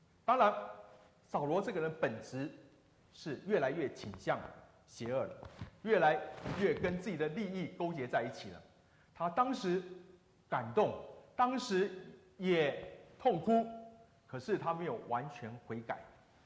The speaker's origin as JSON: {"language": "Chinese", "country": "Taiwan", "tie": "born or raised there", "also_born_or_lived": "Hong Kong", "said": "我也是香港出生的，但是在台湾长大，"}